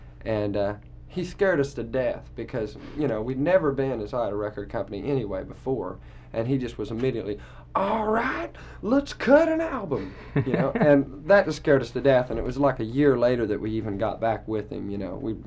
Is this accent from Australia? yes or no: no; Tulsa, Oklahoma, United States; we're from Tulsa, Oklahoma, which is really, you know, kind of in the middle of the country.